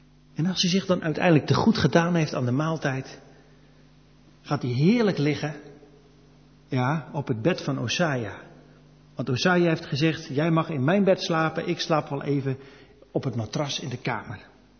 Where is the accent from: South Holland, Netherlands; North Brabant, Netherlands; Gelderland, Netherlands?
South Holland, Netherlands; Sliedrecht; Of over Sliedrecht, waar ik vandaan kom.